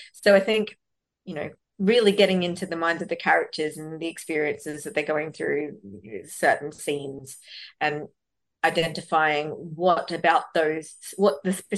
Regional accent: Sydney, New South Wales, Australia; now in -; I grew up in Western Sydney

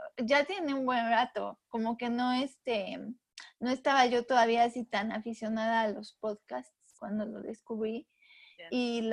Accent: Puebla, Mexico; soy mexicana, soy de Puebla, he vivido toda mi vida acá.

